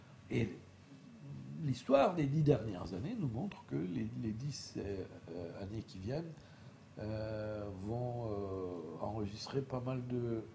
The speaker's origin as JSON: {"language": "French", "region": "Istanbul", "country": "Turkey", "tie": "born or raised there", "said": "j'étais entouré d'Arméniens jusqu'à ma maison, n'est-ce pas, en étant quelqu'un qui est né et grandi à Istanbul."}